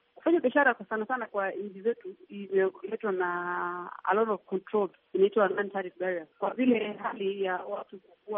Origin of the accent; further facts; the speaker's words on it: Kenya; lazima nipeane itifadhi ya kuonyesha mimi ni Mkenya